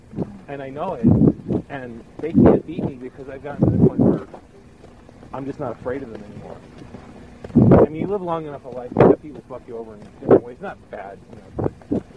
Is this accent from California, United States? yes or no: no; Connecticut, United States; I hate to say it, because I was born in Connecticut, and I lived in these places my life, but I just have to be honest about it.